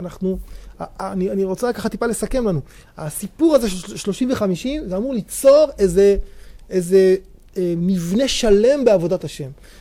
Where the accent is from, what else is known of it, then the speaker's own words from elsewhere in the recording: Petah Tikva, Central District, Israel; אמרנו, לא, אנחנו פתח תקווה, טוב.